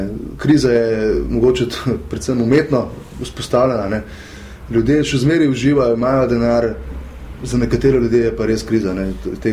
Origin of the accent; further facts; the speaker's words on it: Ljubljana, Central Slovenia, Slovenia; Sem šel kot Ljubljančan v vse regije Slovenije